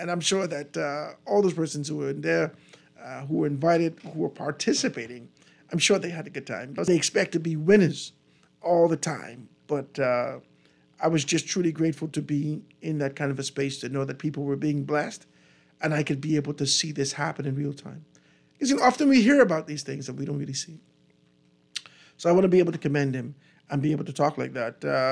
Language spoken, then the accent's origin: English; Eight Mile Rock, Grand Bahama, Bahamas; you could be able to see that in my hometown and my settlement that I'm from, 8 Mile Rock, tragedy strikes two Grand Bahamian families.